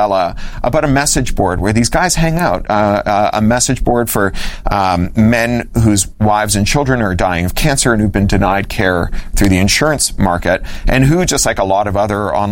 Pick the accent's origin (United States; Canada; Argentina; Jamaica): Canada; I'm a Canadian, like all the best Americans.